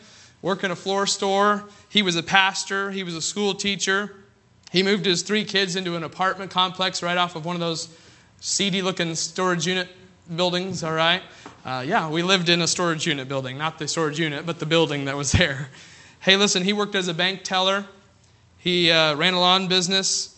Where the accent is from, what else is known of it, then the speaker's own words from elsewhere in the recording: Rochester, New York, United States; born there; In 1992, I was born in Rochester, New York.